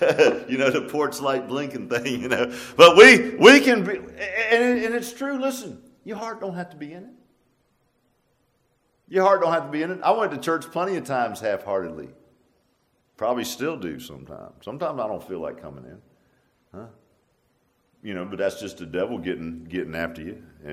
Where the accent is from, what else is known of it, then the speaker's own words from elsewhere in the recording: Virginia Beach, Virginia, United States; I grew up in Virginia Beach, and it was a black cemetery there